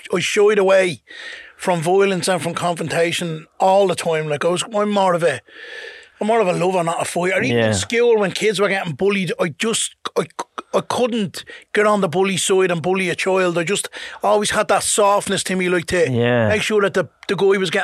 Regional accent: Dublin, Leinster, Ireland; I'm the north side of Dublin, like yourself. I'm Ballymun.

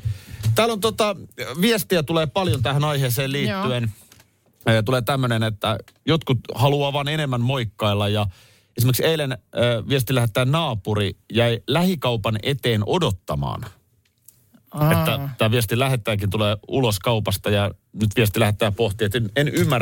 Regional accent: Helsinki, Uusimaa, Finland; kun me nyt sitten ollaan Helsingistä tultu ja näin

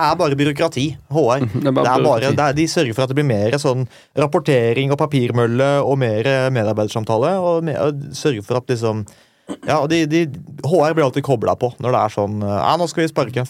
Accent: Oslo, Norway; Ja, jeg sier bud, for jeg er fra Oslo.

